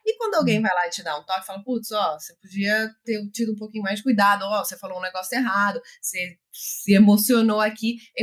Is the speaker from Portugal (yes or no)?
yes; Portugal; Eu sou europeia, né? Eu sou portuguesa, mas eu tenho traços mais holandeses